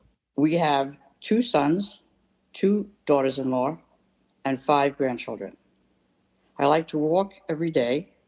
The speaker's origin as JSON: {"language": "English", "town": "Brooklyn", "region": "New York", "country": "United States", "tie": "born there", "said": "I was born in Brooklyn and here in New York."}